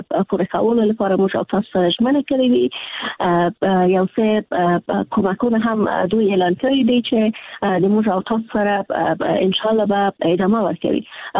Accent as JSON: {"language": "Pashto", "country": "Afghanistan", "said": "موږ د افغانستان خلک یو"}